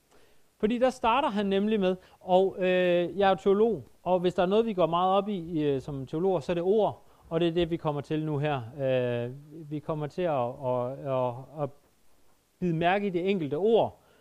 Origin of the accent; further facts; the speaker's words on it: Jutland, Denmark; Det er næsten som at være hjemme i Jylland, det her.